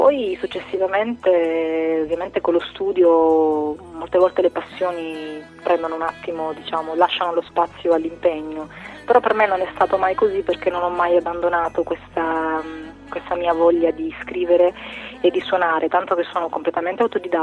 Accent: Foggia, Apulia, Italy; born there; now in Forlì, Italy; io sono nata a Foggia ma ho studiato scienze politiche a Forlì, dove mi sono anche laureata, e quindi ci sono rimasta praticamente a vivere

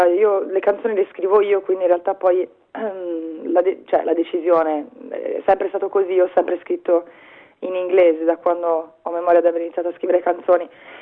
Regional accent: Florence, Tuscany, Italy; now in Bologna, Italy; mi sono spostata da Firenze qui proprio perché la scena musicale emiliana la trovavo molto interessante e ho pensato che mi sarebbe piaciuto vivere qua

